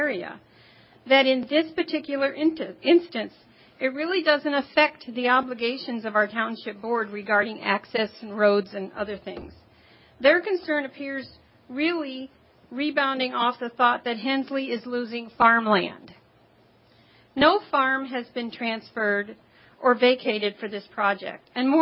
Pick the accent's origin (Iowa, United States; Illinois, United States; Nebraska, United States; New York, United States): New York, United States; New York City; moved away as an adult; When my husband Ron and I have company from my hometown in New York City, these farmers are kind enough to let our guests ride that combine and see how it works.